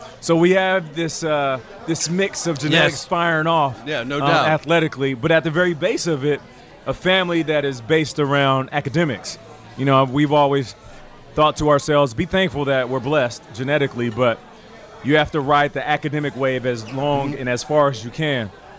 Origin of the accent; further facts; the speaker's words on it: Calgary, Alberta, Canada; born there; I was born in Calgary, Alberta, Canada. My mom and dad had 4 boys. I was the only one born outside of the country.